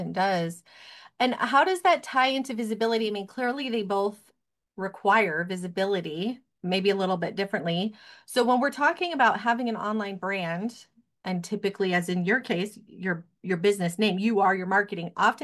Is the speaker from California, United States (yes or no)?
no; Arizona, United States; Like, I grew up in Arizona, so we had a house in Mexico. I spent a lot of time there.